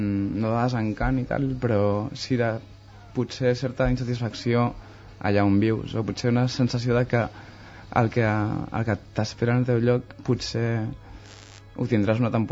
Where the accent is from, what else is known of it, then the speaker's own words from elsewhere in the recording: Barcelona, Catalonia, Spain; now in Ireland; soc de Barcelona